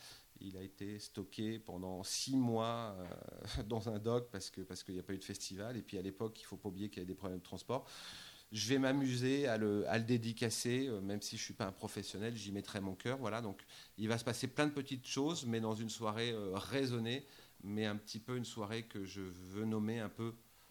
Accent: Lyon, Auvergne-Rhône-Alpes, France; Non, moi je suis un Lyonnais, je suis un gone

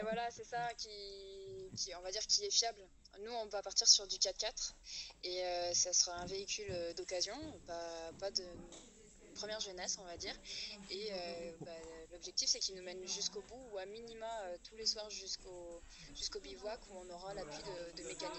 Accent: Brive-la-Gaillarde, Nouvelle-Aquitaine, France; nous on est de Brive-la-Gaillarde

